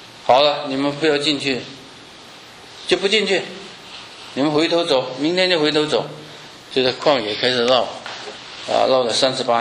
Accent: China; now in United States; 那我们中国人就借他们的礼拜堂来用啊

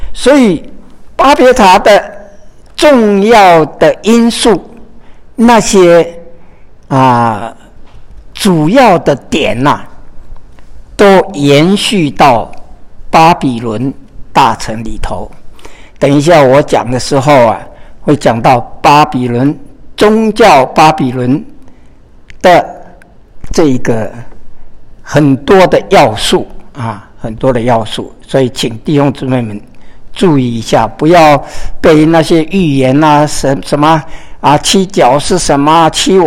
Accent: Fujian, China; 特别是我的故乡啊福建省，听说是方言最多的，隔几里啊就不同的方言啊。

